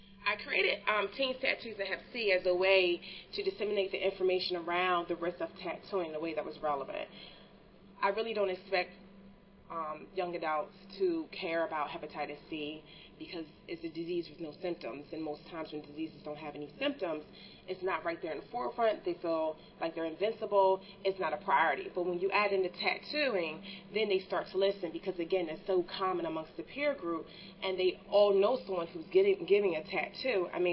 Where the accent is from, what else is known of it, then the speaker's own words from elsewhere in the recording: New Jersey, United States; I'm from New Jersey, so there isn't that many people walking around with tattoos.